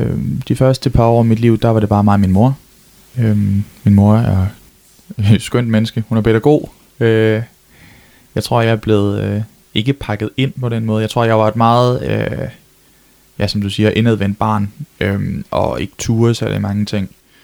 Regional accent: Skagen, North Denmark Region, Denmark; also born or lived in Frederikshavn; Jeg var født på Frederikshavn sygehus, men født eller vokset op i Skagen. Og så har jeg jo så, jeg er gået i skole i Skagen, og så gået på gymnasiet og haft min ungdom der i Frederikshavn

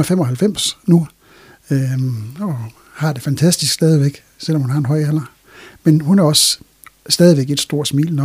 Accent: Løkken, North Denmark Region, Denmark; also born or lived in Brønderslev; jeg er født i, jeg er fra 1963 og er født i Løkken. Det vil sige, at jeg er født på Brønderslev sygehus faktisk, men har haft min opvækst i Løkken.

